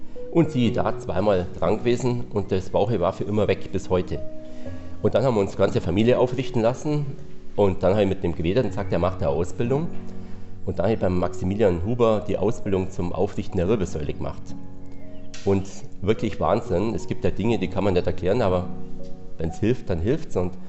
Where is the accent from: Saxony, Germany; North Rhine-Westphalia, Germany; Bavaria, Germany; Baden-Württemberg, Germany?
Bavaria, Germany; Ich komme ja aus dem Allgäu gebürtig und bei uns im Allgäu gab es immer irgendjemanden, der helfen hat können, Abbeter, was auch immer.